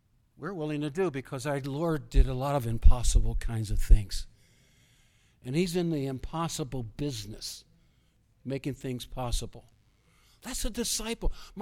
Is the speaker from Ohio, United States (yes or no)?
yes; Cleveland, Ohio, United States; I grew up in Italian, pretty close to the Italian neighborhood.